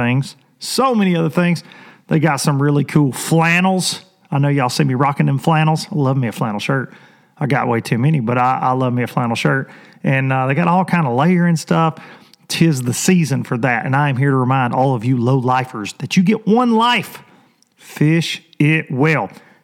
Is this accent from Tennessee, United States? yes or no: yes; Tennessee, United States; I'm super proud of my home state. I've got one reason to be proud of them this week.